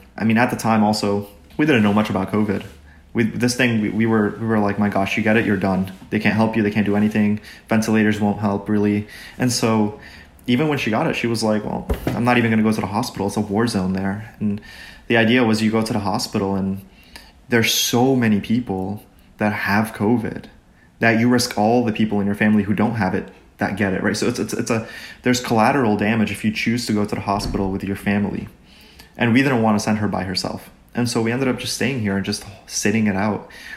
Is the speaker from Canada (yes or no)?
no; Egypt; also born or lived in Chile; now in United States; New Jersey, 20 minutes away from New York City. And so this is where I've been living for nearly 10 years. I was born and raised in Egypt. I lived in Chile for a bit, and then here we are in New Jersey.